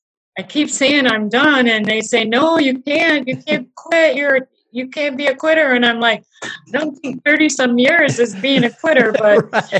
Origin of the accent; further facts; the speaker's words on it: Durand, Michigan, United States; born there; I was born here in Duran. Duran used to have a hospital. I was born at the hospital.